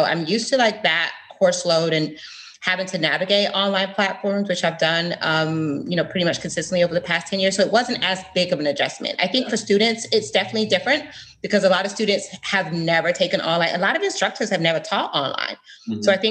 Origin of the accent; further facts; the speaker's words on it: Fort Lauderdale, Florida, United States; also born or lived in London, United Kingdom; I was raised in Fort Lauderdale. I actually have lived here since I was 12. I'm actually from the UK. So I was born in London, in Southeast London. My family is from the Caribbean.